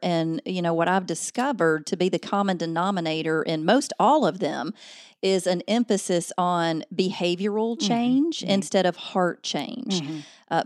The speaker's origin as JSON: {"language": "English", "region": "Alabama", "country": "United States", "tie": "born or raised there", "said": "Yes, I am in Alabama. I was born and raised in Alabama, so you can't hide that Southern."}